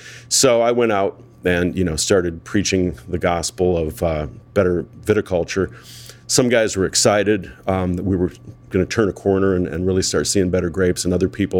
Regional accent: South Bend, Indiana, United States; And I grew up in South Bend. My wife's from Lansing.

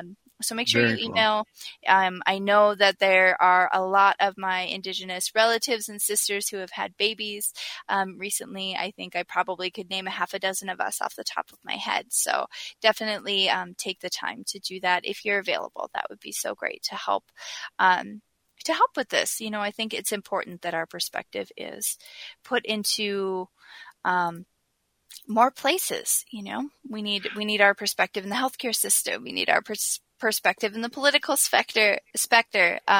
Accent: Minnesota, United States; I'm going to say something blasphemous as a Minnesotan, but I've never been to the state fair.

